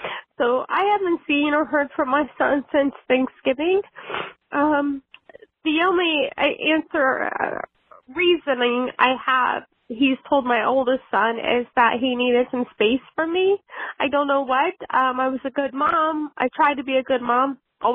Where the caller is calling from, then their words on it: Ohio, United States; I'm calling from Ohio.